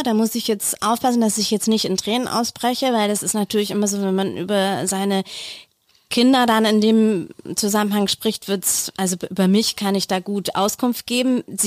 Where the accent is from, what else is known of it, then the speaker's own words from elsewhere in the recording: Bavaria, Germany; Da wo ich herkomme in Bayern, sagt man ja auch immer so, ja, gell, servus